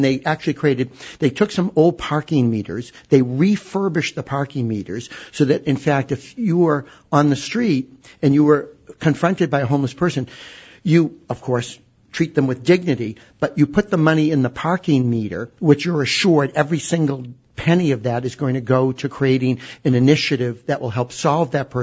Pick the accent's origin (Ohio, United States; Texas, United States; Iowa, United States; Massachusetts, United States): Massachusetts, United States; Boston; I'm a Bostonian, so I have a certain prejudice against New York anyway